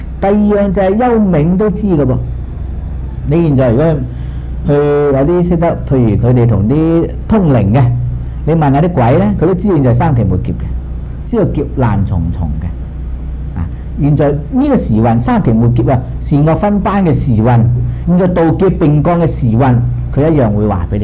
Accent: China; 如果我作为中国人，我怎样看自己中国人，争回一点光

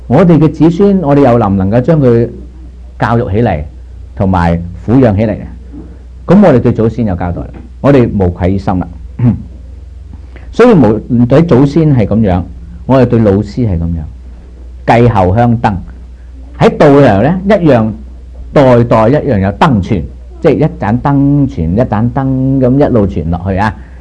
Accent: China; 我哋中國人就唔同，修身齊家，然之後治國平天下

